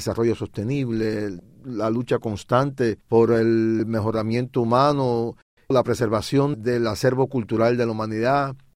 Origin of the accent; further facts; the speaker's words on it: Cuba; soy cubano. Tengo más de 2 décadas de experiencia en el trabajo en la radio.